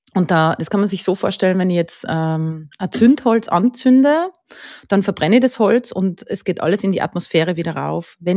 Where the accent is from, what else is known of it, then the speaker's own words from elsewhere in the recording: Tyrol, Austria; now in Lower Austria, Austria; Ich bin also ich bin aus Tirol und wohne in Niederösterreich mit meiner Familie, meinen zwei Hunden, habe ein Pferd. Bin auf einem landwirtschaftlichen Betrieb aufgewachsen